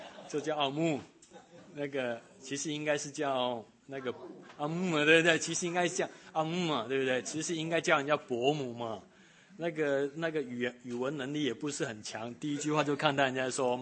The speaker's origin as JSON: {"language": "Chinese", "country": "Hong Kong", "tie": "born or raised there", "also_born_or_lived": "Taiwan", "moved": "as an adult", "lives_now": "United States", "said": "我是在香港出生的，香港出生，在那边住了18年，然后我去台湾读书"}